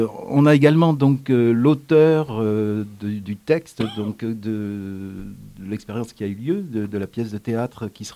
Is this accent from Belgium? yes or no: no; Tunisia; born there; also born or lived in Cape Verde / Portugal; Oui, je suis né en Tunisie. La Tunisie est pour moi vraiment le pays affectif, le pays avec lequel il y a des vibrations d'enfance